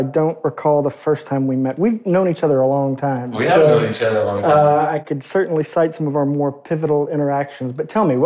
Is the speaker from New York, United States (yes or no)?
no; Arkansas, United States; But growing up in Arkansas, which is a really, I mean, kind of on balance, pretty economically repressed and depressed state, right?